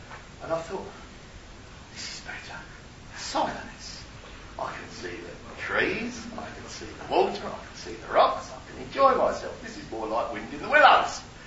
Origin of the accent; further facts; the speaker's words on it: Canvey Island, East of England, United Kingdom; I love a boat ride. I'm from Canby Island.